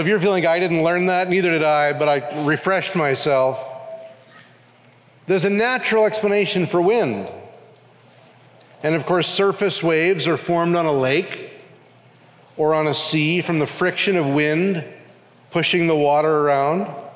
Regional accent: Canada; now in Louisville, United States; Now, as a Canadian

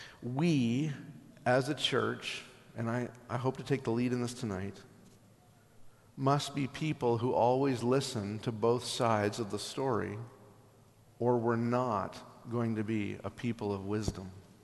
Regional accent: Canada; I'm a Canadian, it's the Olympics.

